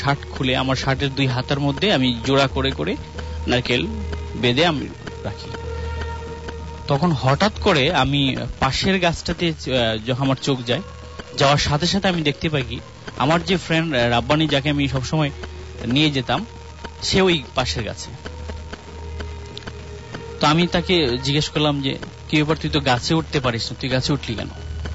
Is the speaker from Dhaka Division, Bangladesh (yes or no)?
no; Habiganj, Sylhet Division, Bangladesh; আমাদের গ্রামের বাড়ি সিলেটের হবিগঞ্জ জেলায়।